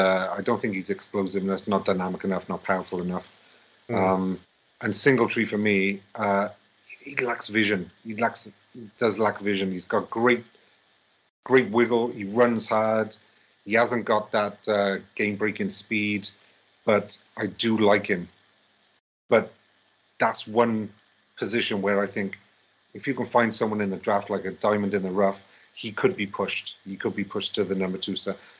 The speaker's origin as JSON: {"language": "English", "region": "Wales", "country": "United Kingdom", "said": "because obviously I'm Welsh"}